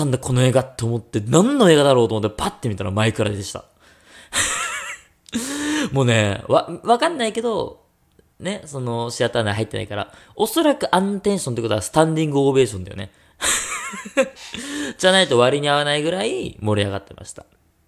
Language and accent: Japanese; Fussa, Tokyo, Japan; 俺の地元、福生っていうところは、米軍基地があるんですよ。横田基地っていう。